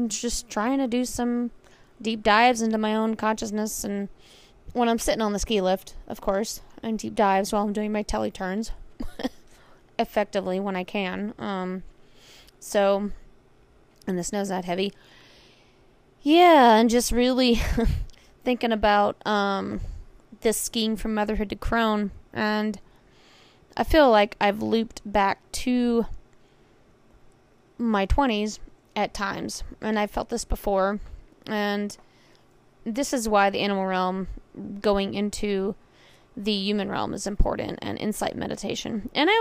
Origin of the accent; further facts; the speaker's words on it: Atlanta, Georgia, United States; also born or lived in North Carolina; I'm from Atlanta, Georgia. So, and went to school in Boone, North Carolina, Appalachian State.